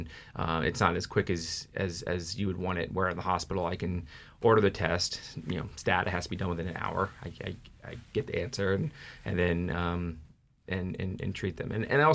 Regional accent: Fairbanks, Alaska, United States; I grew up in Fairbanks, North Pole area.

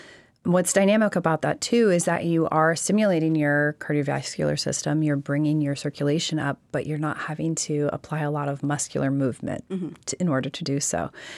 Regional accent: Alaska, United States; Growing up in Alaska, I'm not one that loves cold water, so kind of stay away from those.

